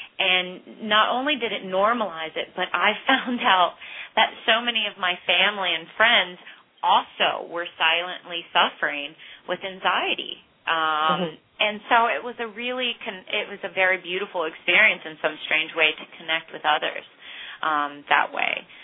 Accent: North Carolina, United States; I'm from North Carolina and I moved to, you know, the busiest city in the world with the most people.

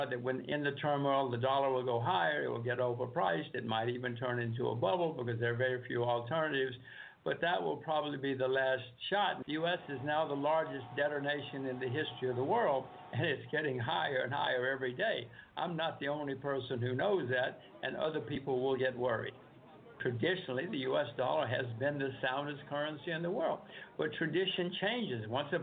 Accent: United States; And I'm an American, so I don't particularly like saying it

